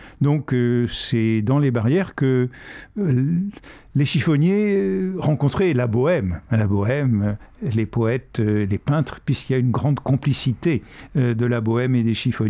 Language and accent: French; Paris, Île-de-France, France; Quand j'étais enfant à Paris